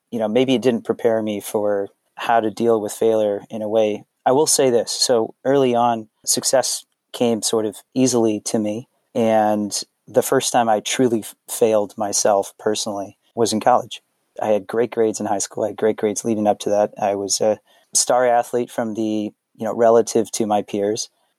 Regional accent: Oregon, United States; I'm from Oregon.

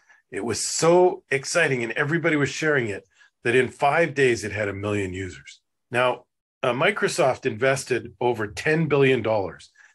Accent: Winnipeg, Manitoba, Canada; And I'm from Winnipeg, Canada, as I mentioned

